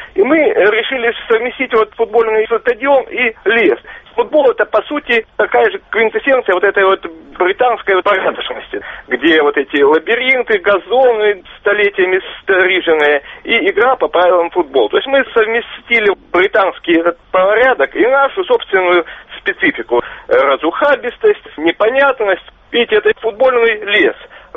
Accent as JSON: {"language": "Russian", "town": "Yekaterinburg", "region": "Sverdlovsk Oblast", "country": "Russia", "tie": "born or raised there", "said": "Я вырос в Свердловске, под Свердловском, в лесу."}